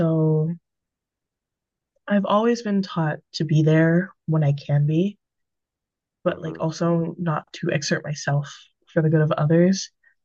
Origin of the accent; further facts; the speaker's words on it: Jamaica; So I don't really celebrate being Jamaican because I feel like it's a celebration in itself.